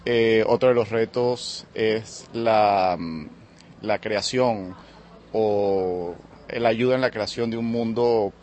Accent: Venezuela; muchísimas gracias por la invitación a hablar un poco sobre la realidad actual en mi país, ¿no? Nicolás Maduro, actual presidente electo en Venezuela

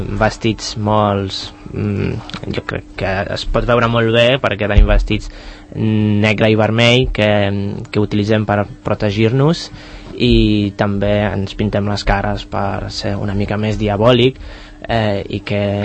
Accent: Poland; Catalan is a second language; soc membre de Diables de Sant Cugat, però no soc el nombre típic, soc polonès.

